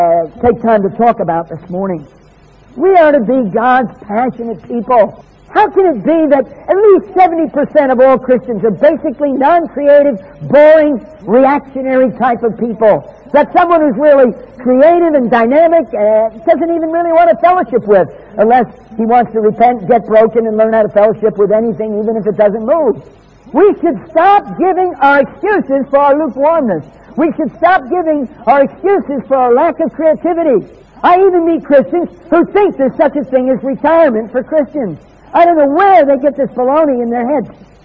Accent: New Jersey, United States; born there; American born in New Jersey with an American passport. You think a character like me can be accepted as British, you must be drunk.

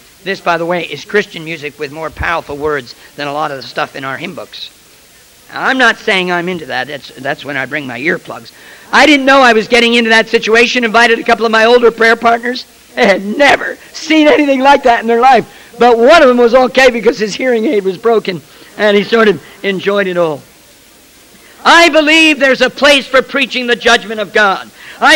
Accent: New Jersey, United States; It's because I'm from New Jersey.

